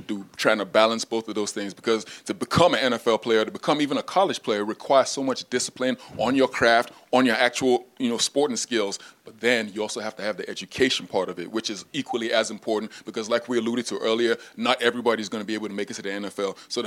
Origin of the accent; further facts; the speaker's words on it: London, United Kingdom; born there; also born or lived in Nigeria; I was born here in London. I went to Nigeria.